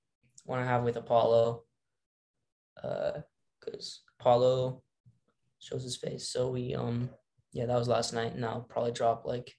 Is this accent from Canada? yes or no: yes; Ontario, Canada; now in Ottawa, Canada; I'm in the capital right now. Like I'm from Waterloo region, but I'm in Ottawa. I'm in the capital.